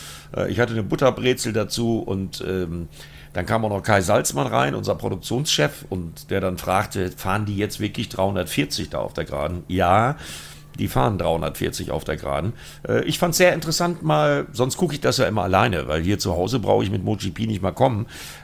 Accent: Bremen, Germany; Ich komme aus Bremen.

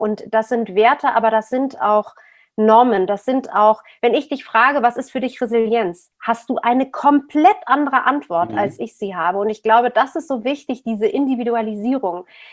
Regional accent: Berlin, Germany; born there; Ich bin in West-Berlin geboren, was wie eine Insel damals war.

